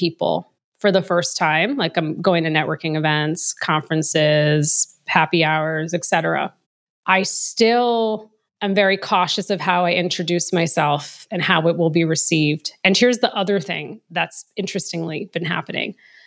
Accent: Boston, Massachusetts, United States; Hey, I moved. I'm originally from Boston. I have two young kids.

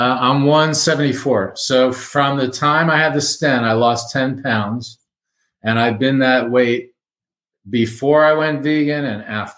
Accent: Miami, Florida, United States; now in Fort Collins, United States; I'm not skiing and mountain biking because I grew up in Miami and I didn't learn that early enough.

